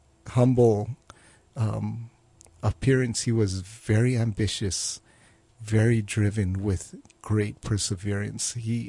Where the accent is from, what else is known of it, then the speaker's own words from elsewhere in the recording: Honolulu, Hawaii, United States; I grew up here in Honolulu, right downtown and up in Nu'uanu.